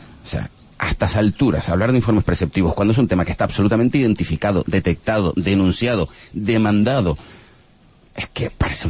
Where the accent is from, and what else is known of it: Canary Islands, Spain